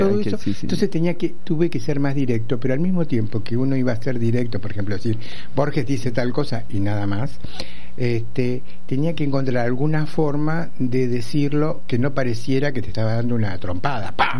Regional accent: Argentina; soy un amigo argentino

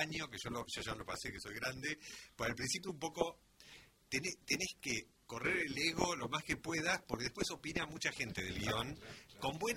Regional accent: La Plata, Buenos Aires Province, Argentina; born there; que yo nací en La Plata, así que estudié en La Plata arquitectura, así que la conozco

